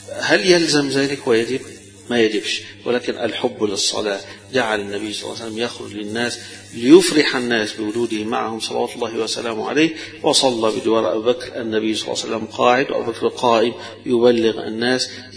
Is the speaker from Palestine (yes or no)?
no; Egypt; للأسف الشديد دي مشكلتنا احنا كمصريين كلنا دكاترة كلنا أطباء